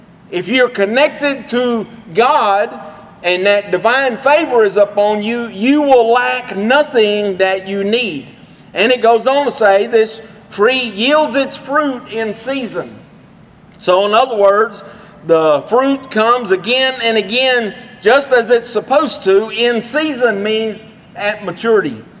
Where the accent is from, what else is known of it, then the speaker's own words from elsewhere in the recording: Iredell, Texas, United States; When I was a kid, I grew up over in Iredell in Bosque County.